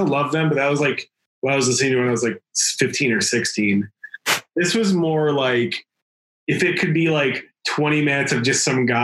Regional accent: Chicago, Illinois, United States; I grew up and lived in Chicago at that time

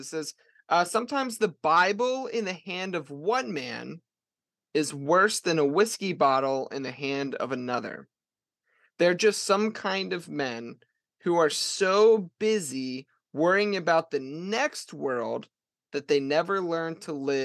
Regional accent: Baltimore, Maryland, United States; I mean, I live in Baltimore City. I'm from Baltimore.

